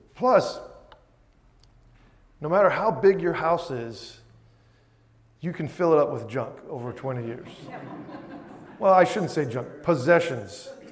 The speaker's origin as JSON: {"language": "English", "region": "Virginia", "country": "United States", "tie": "born there", "also_born_or_lived": "Germany / North Carolina", "said": "We moved different places, lived in Germany twice. You know, I was born in Virginia. We lived in North Carolina."}